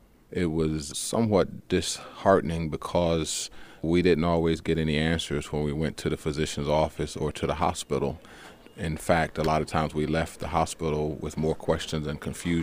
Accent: Welch, West Virginia, United States; born there; I was born in Welch, West Virginia, in the county of McDowell. I'm the youngest of 11 children, and I'm a heart surgeon.

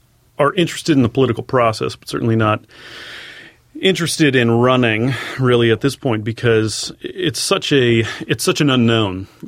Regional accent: Cincinnati, Ohio, United States; now in Covington, United States; I grew up in Cincinnati. I've been living in Covington now for about 7.5 years.

